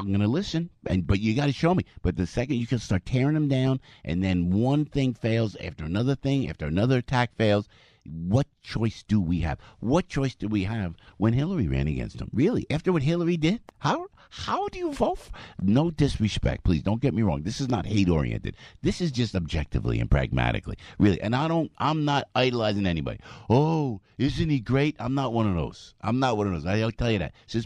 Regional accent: United States; No, I'm an American. I'm an American who cares about the country

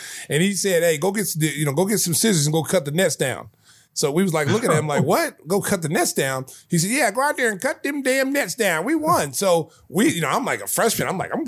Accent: Oklahoma, United States; And I remember going on visits, and people, when they found I was from Oklahoma, that's all they wanted to talk about was Wayman.

